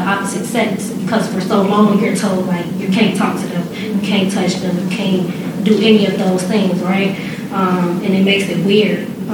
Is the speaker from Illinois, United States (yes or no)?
yes; Chicago, Illinois, United States; I am also one of the co-founders of Brave Initiative. I'm 25 years old. I was born and raised in Chicago, of course.